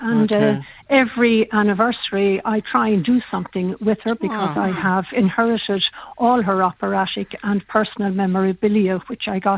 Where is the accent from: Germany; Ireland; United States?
Ireland; Castlebar, Connacht; really, I'm from Castlebar